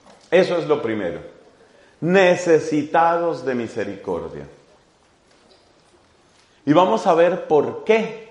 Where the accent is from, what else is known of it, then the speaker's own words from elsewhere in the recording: Colombia; also born or lived in Ireland; viví varios años fuera de mi país, yo soy colombiano, estuve viviendo 6 años en Irlanda.